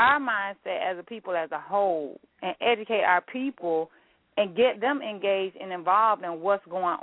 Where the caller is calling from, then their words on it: Jacksonville, Florida, United States; I'm actually calling from Jacksonville, Florida.